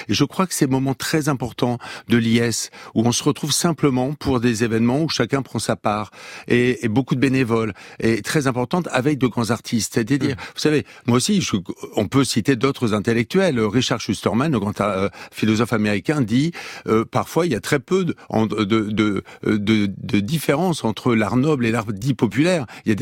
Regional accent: Hauts-de-France, France; Mais vous savez, moi je viens du Nord, donc j'étais pétri par ça.

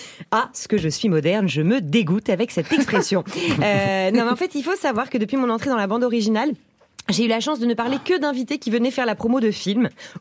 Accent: Nice, Provence-Alpes-Côte d'Azur, France; moi je suis niçoise catholique par mon père et juive séfarade par ma mère.

